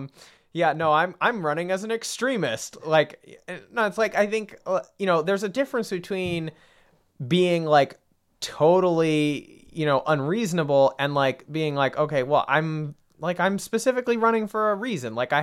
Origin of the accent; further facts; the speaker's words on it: Massachusetts, United States; And, you know, we're both from Massachusetts